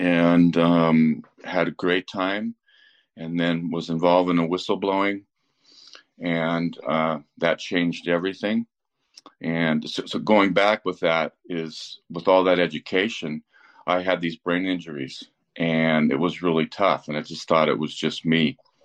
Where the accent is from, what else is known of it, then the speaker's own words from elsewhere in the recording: Sierra Nevada, United States; so I grew up in the Sierras, near Lake Tahoe. And my father had a ski school, first ski school in the Sierras, alpine skiing. And I went to a two-room schoolhouse, and I go out my back door, and I was in the forest.